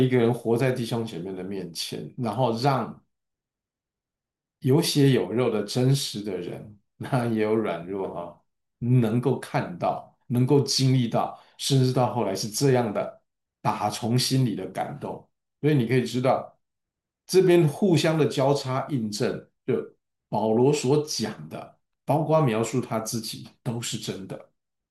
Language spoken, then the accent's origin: Chinese; Taiwan; 像那个我们台湾人讲说进那个把你那个肉啊，白切肉啊